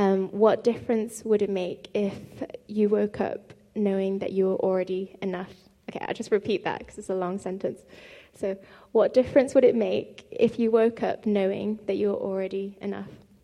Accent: Birmingham, West Midlands, United Kingdom; now in Scotland; But I live in Scotland now, but as Anzi said, I grew up in Birmingham, and BCEC's been my home church for a long time.

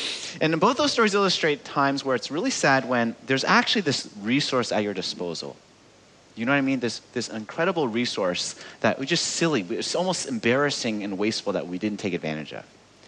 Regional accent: California, United States; And when they found out I was from California, like, cold enough for you?

